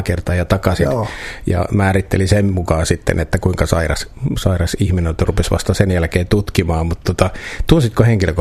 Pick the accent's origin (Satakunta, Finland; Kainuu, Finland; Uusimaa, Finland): Kainuu, Finland; mä tulen Kainuusta